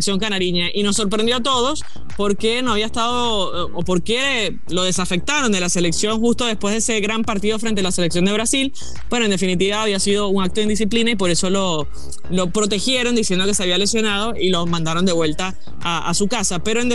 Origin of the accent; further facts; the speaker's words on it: Venezuela; para nosotros como obviamente como venezolanos